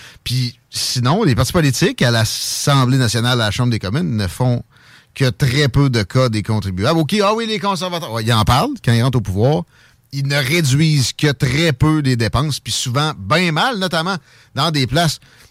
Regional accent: Canada; Je suis Canadien

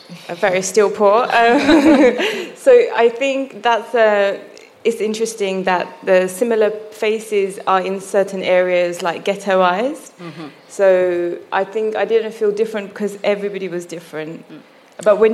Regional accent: London, United Kingdom; born there; I was born in London, but I don't look British.

